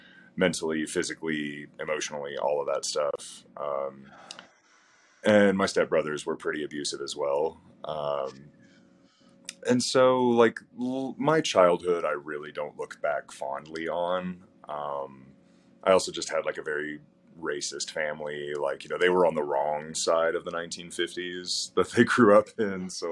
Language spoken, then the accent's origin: English; Alabama, United States; also born or lived in Huntsville; So I was born in Huntsville, Alabama, and grew up kind of in, like, the Appalachian Mountains at the very north of Alabama. So, like, literally hillbilly.